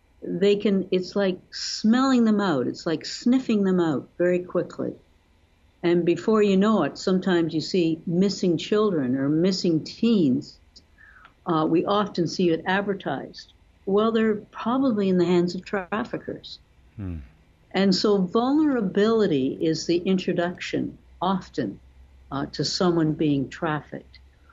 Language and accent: English; Canada; my home country of Canada